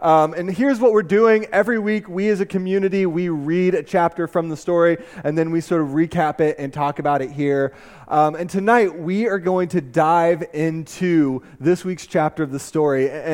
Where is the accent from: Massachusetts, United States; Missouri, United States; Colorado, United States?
Missouri, United States; Kansas City; I grew up in Kansas City, Missouri